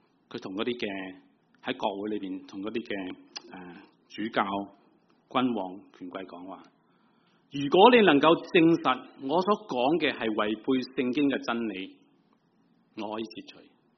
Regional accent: China; accent: Cantonese; 我哋广东话话都劣嘅

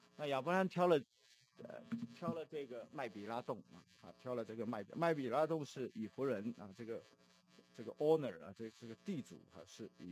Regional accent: China; 我们从中国来的人， 经历过那一段特别时候以后，这些封建的思想我们都没有了

